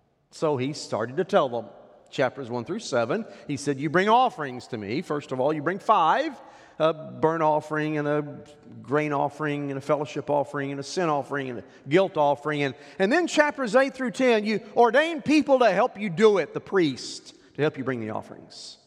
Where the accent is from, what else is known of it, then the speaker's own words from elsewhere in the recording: Oklahoma, United States; But whenever I was growing up in Oklahoma on Sundays, everything closed, everything.